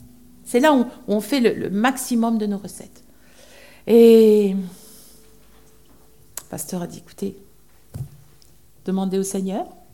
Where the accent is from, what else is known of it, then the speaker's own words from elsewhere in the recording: Rouen, Normandy, France; puisque moi, je viens de Rouen